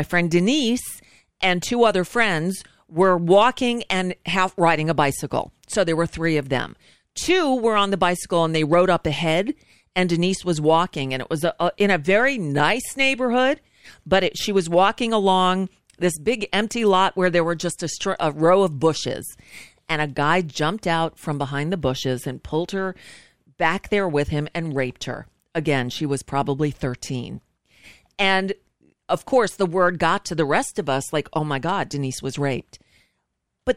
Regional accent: Florida, United States; You know, I grew up down here in South Florida, and it was Halloween.

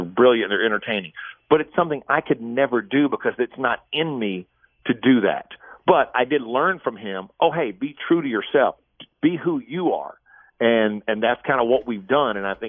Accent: Louisiana, United States; now in Charlotte, United States; I mean, I'm obviously not from here originally. I grew up in Louisiana. TJ and I both met in Louisiana. We grew up in the same area in central Louisiana.

